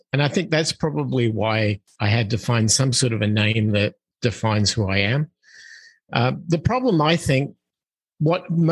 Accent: Australia; I come from Australia. I come from a town where I was raised in the 60s and the 70s

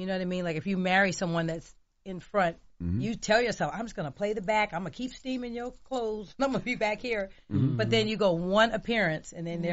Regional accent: California, United States; I'm from California. I had not.

